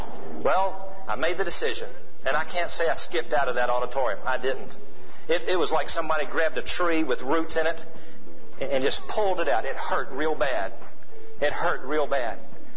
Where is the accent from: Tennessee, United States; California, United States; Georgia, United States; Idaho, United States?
Georgia, United States; Atlanta; I grew up in Atlanta, and I was home on a college break. And I went to my old church, Emory Presbyterian Church.